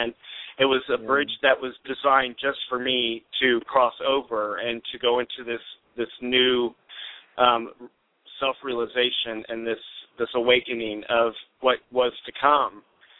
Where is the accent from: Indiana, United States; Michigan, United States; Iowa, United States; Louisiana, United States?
Louisiana, United States; my first recollection with having to deal with God was I growing up in Louisiana. Our Louisiana State Fair came after the Texas State Fair.